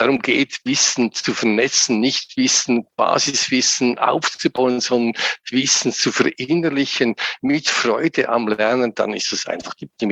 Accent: Lucerne, Switzerland; Ich bin in Luzern aufgewachsen, aus der Innerschweiz. Über Studium kam ich dann in die Ostschweiz

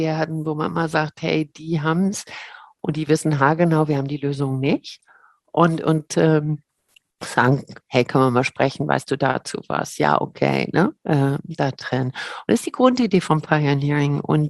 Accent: Berlin, Germany; also born or lived in Cologne; Köln geboren, aber ich fühle mich sehr als Berlinerin da drin. Also mit einem kleinen Kindesalter bin ich da hingekommen

